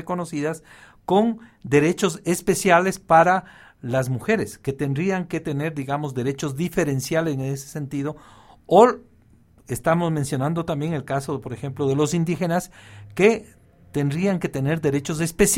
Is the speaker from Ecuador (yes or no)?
yes; Ecuador; como miembros de una nacionalidad, de una comunidad política, en este caso como ecuatorianos.